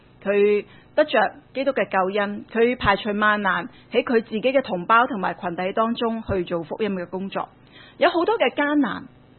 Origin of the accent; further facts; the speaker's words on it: Hong Kong; 今天忙碌是我们香港人生活的写照